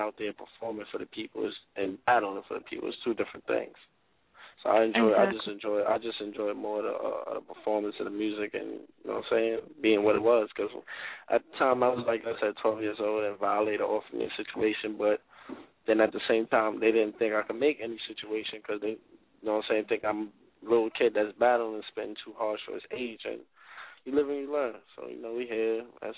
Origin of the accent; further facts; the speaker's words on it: Bronx, New York, United States; me from coming from where I'm from the Bronx.